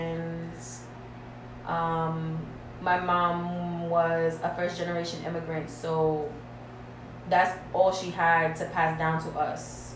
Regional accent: New York City, New York, United States; I grew up in Harlem.

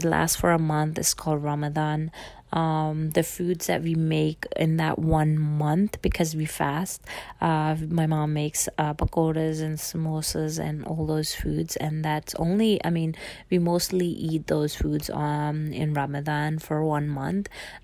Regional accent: Mianwali, Punjab, Pakistan; also born or lived in Saudi Arabia / Islamabad; now in London, United Kingdom; I grew up in Mianwali, Pakistan. When I was four, we actually moved to Saudi Arabia and then came back to Pakistan after spending several months there, and then moved to Islamabad, which is the capital of Pakistan. And then after that, we moved to London.

